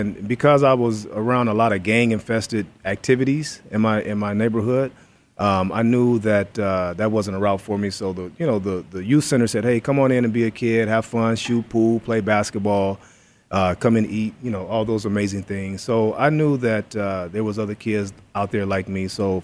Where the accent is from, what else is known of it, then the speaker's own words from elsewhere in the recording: Los Angeles, California, United States; now in Arizona, United States; I was born and raised in Los Angeles, obviously, and then my parents moved us here to Arizona, and I had a chance to go to Deer Valley High School.